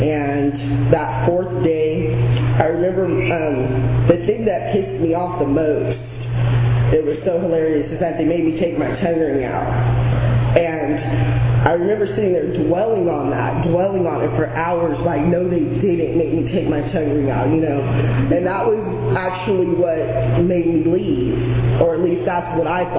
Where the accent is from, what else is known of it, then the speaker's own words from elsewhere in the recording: Chowchilla, California, United States; I was born and raised in Chowchilla, California. Not the prison, the town. It was a pretty normal life. I grew up on an almond ranch.